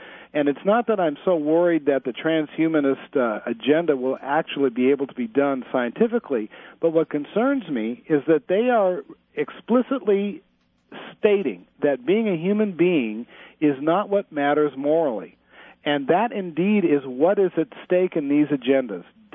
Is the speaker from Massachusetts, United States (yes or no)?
no; California, United States; it will cost us, I'm from California, it'll cost us $6 billion when you include interest.